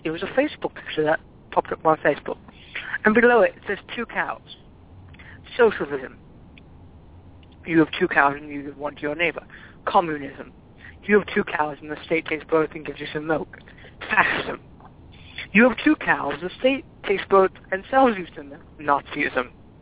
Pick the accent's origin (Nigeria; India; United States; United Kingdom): United Kingdom; England; And this is where I really cracked up, because I'm English.